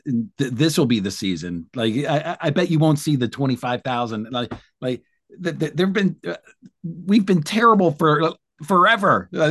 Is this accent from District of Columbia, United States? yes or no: yes; Washington, District of Columbia, United States; And so you look here in my hometown in D.C.